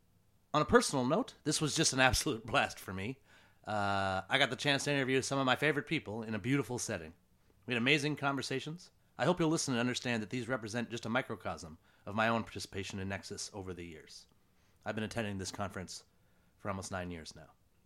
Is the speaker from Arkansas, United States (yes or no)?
no; Maine, United States; moved away; also born or lived in San Diego; I came from Maine, and I thought I liked tacos. When I left Maine and went to San Diego